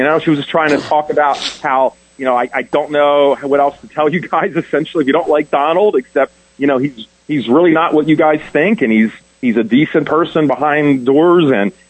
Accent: Pennsylvania, United States; And I know, because I'm from Pennsylvania

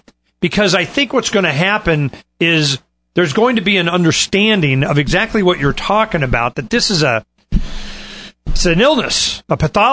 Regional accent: the South, United States; Because I grew up in the South where you had a lot of racism.

